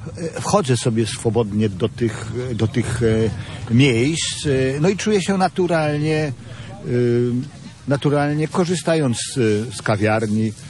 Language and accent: Polish; Gdynia, Pomeranian Voivodeship, Poland; jestem skaleczony Gdynią. Urodziłem się w Gdyni, w domu w kaszubskiej chacie Kurów na Abrahama 13